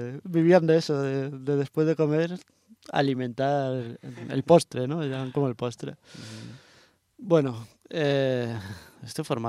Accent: Basque Country, Spain; A mí me pasaba, yo soy vasco

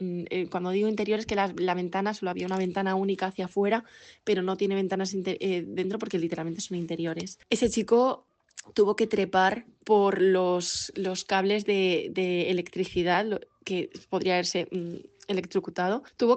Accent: Sedaví, Valencian Community, Spain; se había ido la luz en el metro de Valencia. Yo soy de Sedaví, tuve que volver en un bus.

